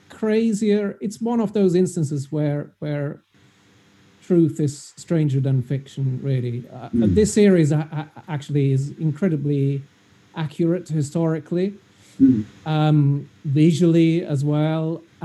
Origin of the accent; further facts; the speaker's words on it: London, United Kingdom; So I'm from London